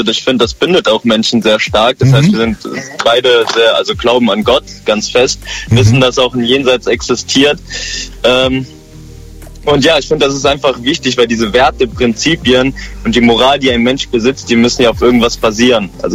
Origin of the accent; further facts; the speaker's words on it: Germany; born there; Also das ist ein arabischer Name tatsächlich. Also mein Vater ist aus Algerien, meine Mutter aus Libanon, aber ich bin gebürtiger Deutscher.